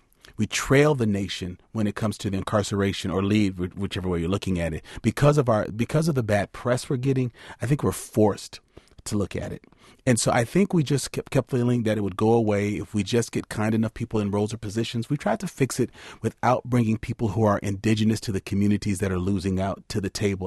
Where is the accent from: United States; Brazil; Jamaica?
United States; Madison, Wisconsin; it would have helped me growing up in Madison, having had only one African-American male teacher in my life